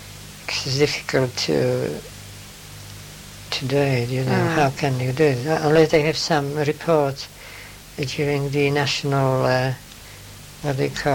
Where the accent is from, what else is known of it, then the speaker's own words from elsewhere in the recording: United Kingdom; born there; But I mean, I'm British born.